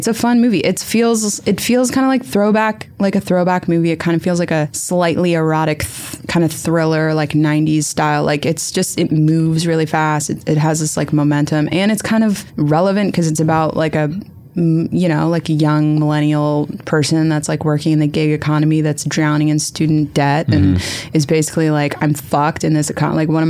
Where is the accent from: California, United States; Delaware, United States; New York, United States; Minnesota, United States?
Delaware, United States; Wilmington; I grew up in Delaware, in Wilmington, Delaware